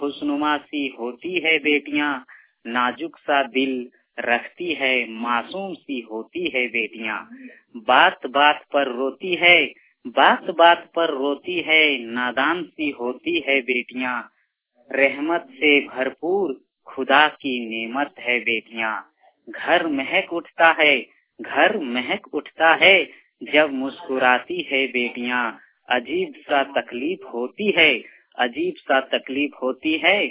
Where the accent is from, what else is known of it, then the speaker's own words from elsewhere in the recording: Jharkhand, India; जो बोकारो डिस्ट्रिक्ट के फतेहपुर ग्राम से ब्रज ग्राम का रहने वाला हूं